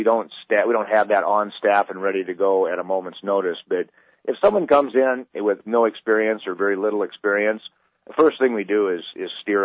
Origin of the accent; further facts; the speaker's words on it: Nebraska, United States; now in Tacoma, United States; I grew up in Nebraska, actually, and it was primarily hunting.